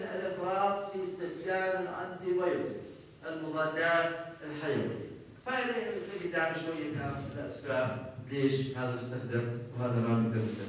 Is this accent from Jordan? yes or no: yes; Jordan; والله احنا من الاردن